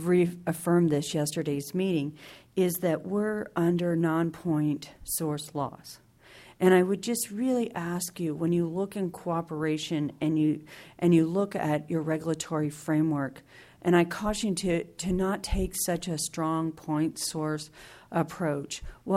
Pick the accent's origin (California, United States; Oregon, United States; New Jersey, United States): California, United States; Watsonville; I live in Watsonville, the city proper. Thank you for being in my hometown.